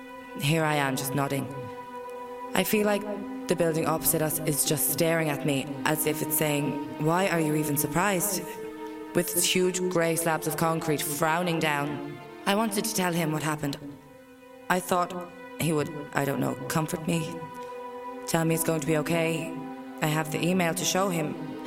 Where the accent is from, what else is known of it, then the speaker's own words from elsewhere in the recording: Turkey; English is a second language; It's Turkish. I'm from Turkey.